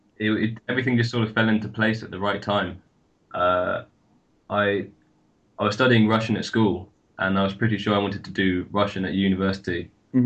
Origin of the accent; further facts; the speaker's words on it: London, United Kingdom; So I'm from London and I study in Bristol. And in Bristol I study Russian and Czech.